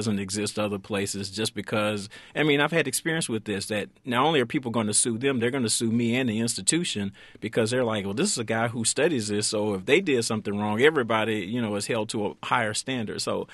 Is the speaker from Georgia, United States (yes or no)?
yes; Atlanta, Georgia, United States; Well, part of it for me is that growing up in Atlanta and seeing a lot of the men who were very active in my church